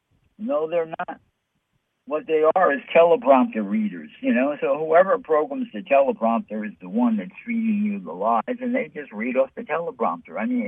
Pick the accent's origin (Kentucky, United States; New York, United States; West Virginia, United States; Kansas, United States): New York, United States; New York City; Yeah, you know, I'm from New York.